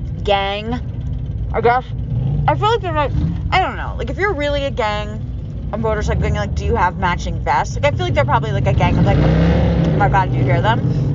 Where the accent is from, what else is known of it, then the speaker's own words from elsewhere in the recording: United States; I'm an American woman.